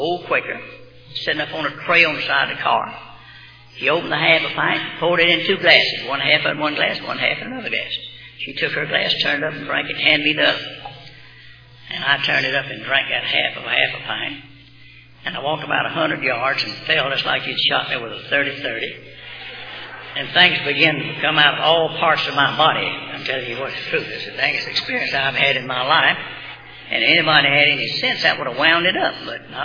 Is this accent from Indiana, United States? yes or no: no; Georgia, United States; born there; I was born down in Southeast Georgia, and my folks were primitive Baptists of faith.